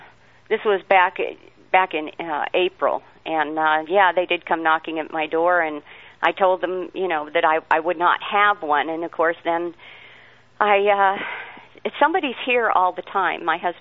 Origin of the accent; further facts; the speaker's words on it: California, United States; Because, see, I'm from California, you know, and in Sacramento you've got 20 judges in every building downtown.